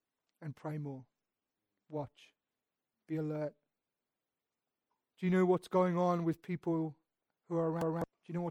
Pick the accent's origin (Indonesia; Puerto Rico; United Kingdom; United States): United Kingdom; And we're British, we love talking about our own problems and complaining about our own problems.